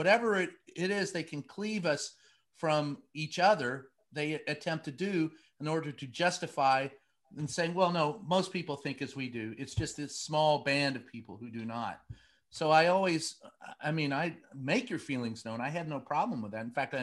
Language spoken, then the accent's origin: English; Louisville, Kentucky, United States; And I grew up, I grew up in Louisville, and he was my county judge executive